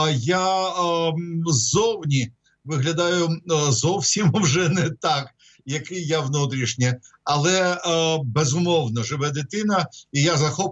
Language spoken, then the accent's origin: Ukrainian; Odesa, Odesa Oblast, Ukraine; born there; а спочатку ще й була прабабця Антоніна Михайлівна, вони повернулися до Одеси, де народився я, з Прокоп'ївська, де вони по війні опинилися в прокоп'ївських бараках, шахта Кагановича